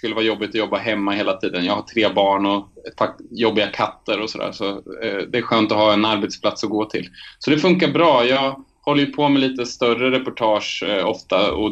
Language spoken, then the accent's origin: Swedish; Östergötland, Sweden; also born or lived in Stockholm; now in Malmö, Sweden; jag flyttade ner hit till Malmö 1997, en tid då hade jag bott i Stockholm och Linköping och Motala. Jag växte upp i Östergötland då.